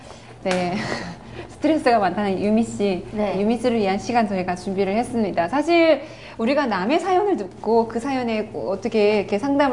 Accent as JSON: {"language": "Korean", "country": "North Korea", "lives_now": "South Korea", "said": "저는 탈북민 방송원"}